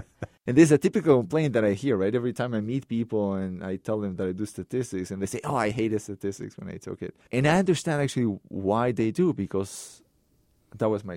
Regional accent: Lima, Peru; moved away as an adult; I grew up in Lima, Peru, in a third world country. My father was an engineer

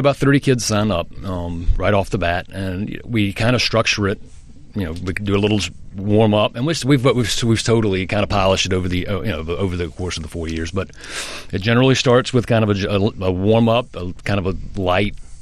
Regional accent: Georgia, United States; now in Ypsilanti, United States; I'm from Georgia originally.

